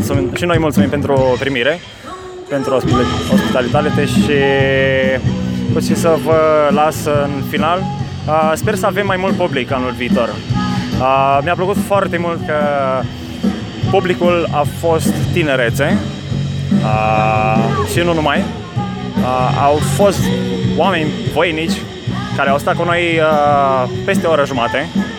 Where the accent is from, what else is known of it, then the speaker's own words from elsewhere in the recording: Oradea, Bihor County, Romania; eu sunt din Oradea, am 27 de ani împliniți.